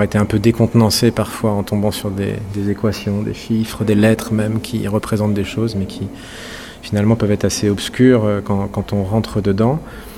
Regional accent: Normandy, France; born there; now in Rennes, France; je suis compositeur, je suis normand de naissance et je suis rennais d'adoption.

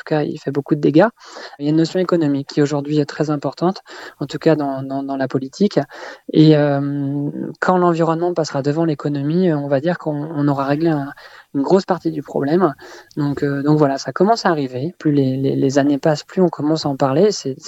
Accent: Brittany, France; moi je suis natif de Bretagne, donc on a tourné ce film en Bretagne

